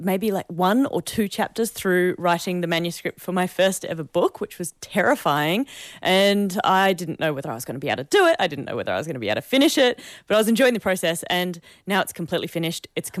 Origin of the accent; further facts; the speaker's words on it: Tasmania, Australia; I'm from Lutruwita, Tasmania, so especially if it's an environmental question from a cold and chilly place, I'm especially keen to answer it.